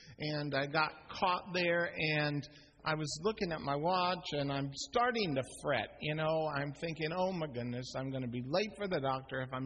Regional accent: Phoenix, Arizona, United States; And I grew up in Phoenix, Arizona, as many of you know, and we just ran around in a pair of cutoffs all summer and just endured the sun.

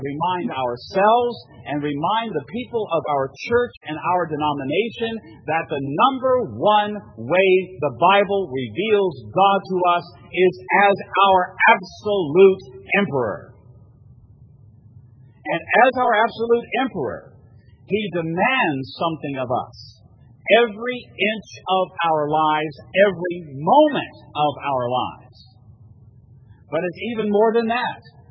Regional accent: Virginia, United States; I come from Virginia. The Virginia state flag is an amazing flag, let me tell you.

